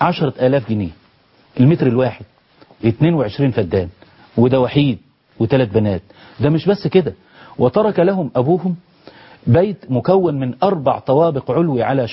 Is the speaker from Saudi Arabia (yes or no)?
no; Egypt; بلدنا مصر